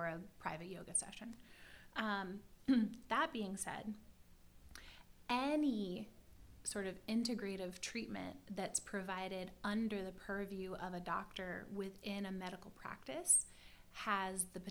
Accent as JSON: {"language": "English", "region": "Vermont", "country": "United States", "said": "So the easier answer to that question is that I come from Vermont, which is one of the most liberal states nation, right?"}